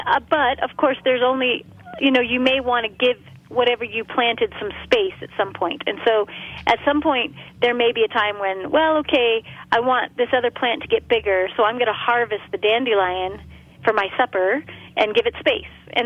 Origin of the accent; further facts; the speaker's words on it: Durango, Colorado, United States; So I grew up in Durango, Colorado